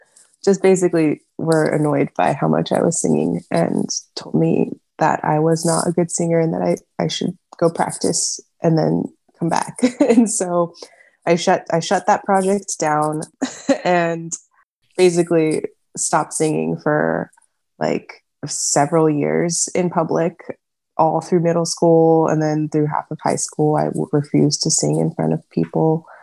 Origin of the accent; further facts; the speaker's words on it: Oregon, United States; and I grew up in Oregon, and at that time I hadn't really ever been to LA area before.